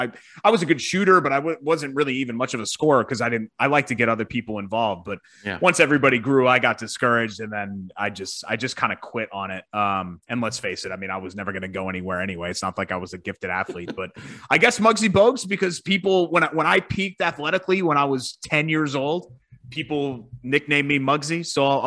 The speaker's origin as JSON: {"language": "English", "region": "New York", "country": "United States", "tie": "born or raised there", "said": "growing up near New York, I really didn't want him"}